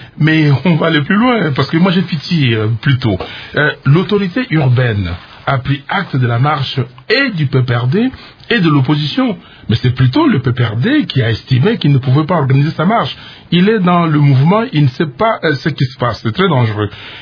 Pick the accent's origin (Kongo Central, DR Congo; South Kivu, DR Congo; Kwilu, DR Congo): Kwilu, DR Congo; Bandundu; je viens de Bandundu, j'étais à Kananga, j'étais à Goma